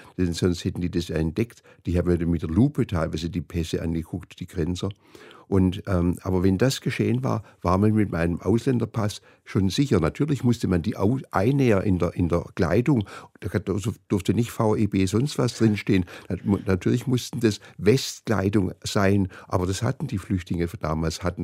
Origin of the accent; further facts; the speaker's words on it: Berlin, Germany; also born or lived in Sweden; meine Mutter ist Westberlinerin, hat einen Schweden geheiratet. Ich bin in Schweden geboren, habe einen schwedischen Vater. Aber meine Mutter hat sich, als ich ein halbes Jahr alt war, von meinem Vater getrennt und ist mit mir wieder zurück nach Westberlin gezogen.